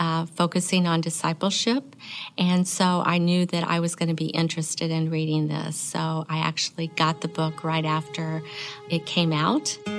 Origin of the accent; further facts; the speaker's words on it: Evansville, Indiana, United States; I'm from Evansville, Indiana.